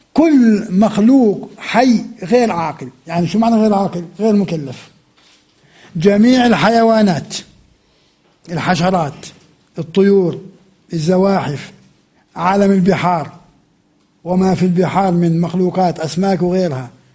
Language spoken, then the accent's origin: Arabic; Amman, Amman Governorate, Jordan; بجوز عندنا في عمان 6 مليار ذبابة